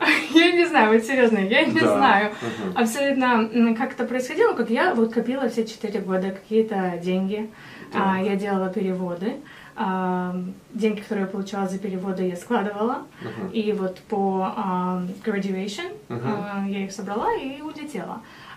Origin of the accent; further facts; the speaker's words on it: Kyiv, Ukraine; born there; я родилась в Киеве. Так. Там я и закончила университет.